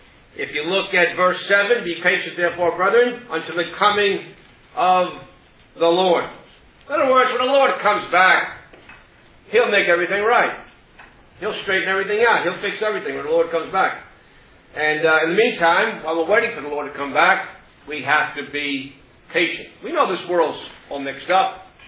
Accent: Queens, New York, United States; I'm a city slicker. I was born and raised in Queens.

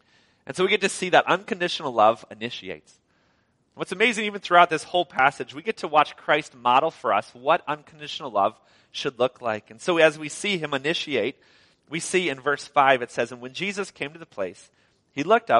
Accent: Wisconsin, United States; And I grew up in Wisconsin, and so for us, it would be the Packers.

